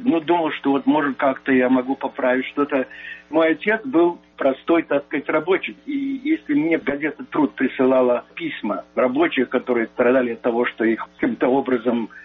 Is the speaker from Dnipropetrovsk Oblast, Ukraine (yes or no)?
no; Odesa, Odesa Oblast, Ukraine; у вас какой-то акцент, откуда вы? Я говорю: из Одессы.